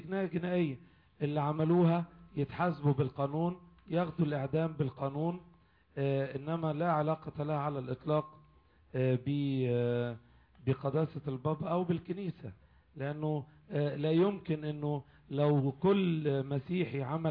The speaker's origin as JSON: {"language": "Arabic", "country": "Egypt", "said": "لأن أنا كإنسان مصري لي كل الحقوق، علي كل الواجبات،"}